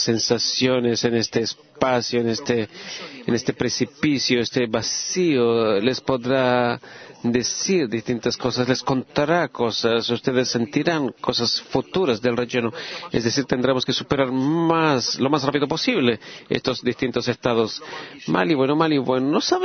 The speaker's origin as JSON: {"language": "Spanish", "country": "Switzerland", "said": "de Suiza."}